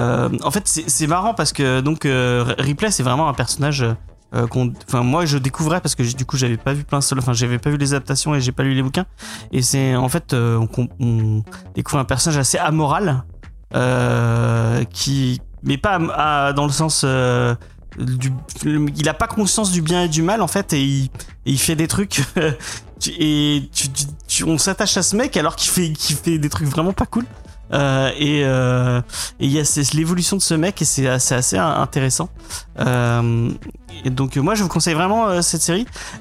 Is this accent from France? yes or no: yes; Auvergne-Rhône-Alpes, France; moi j'ai grandi en Savoie